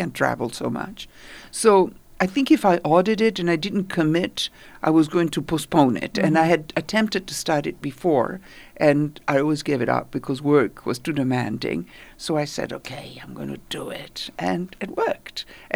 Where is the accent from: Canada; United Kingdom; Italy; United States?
Italy; I grew up in Italy.